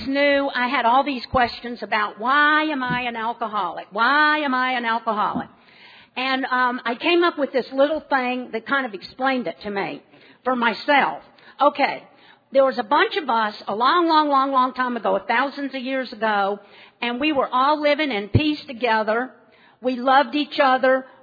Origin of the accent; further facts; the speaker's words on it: South Carolina, United States; I grew up in South Carolina, the codependent state.